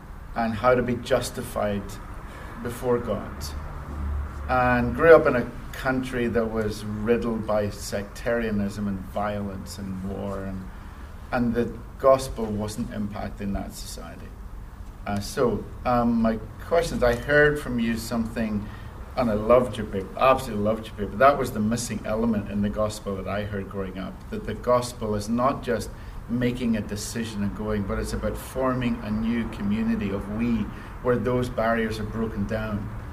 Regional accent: Ireland; I grew up in Ireland, very conservative, evangelical

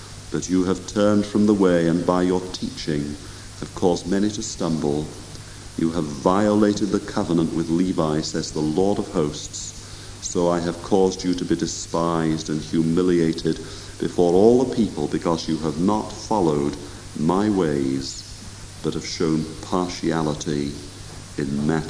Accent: Arbroath, Scotland, United Kingdom; I remember as a boy, I was brought up in Arbroath on the east coast of Scotland, just above Dundee.

